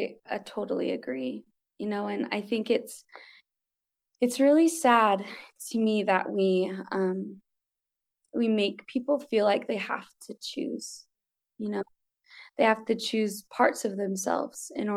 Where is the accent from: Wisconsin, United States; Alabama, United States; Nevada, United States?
Nevada, United States; Las Vegas; now in Idaho, United States; I grew up in Vegas area. My family is from the Fort Peck Indian Reservation in Montana.